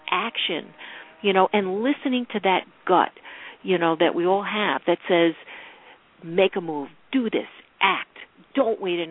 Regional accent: New York City, New York, United States; even though I didn't grow up in rural Wisconsin, you know, I grew up in New York City

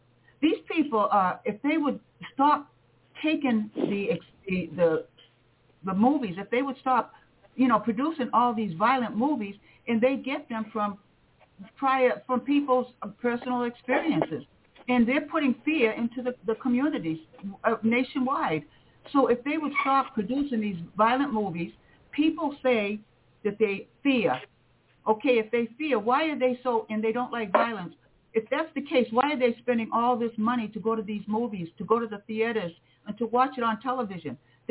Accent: Massachusetts, United States; When I was a kid growing up on Cape Cod, when we listened to the news, it was not news about other countries. It was pretty much news about Massachusetts, right?

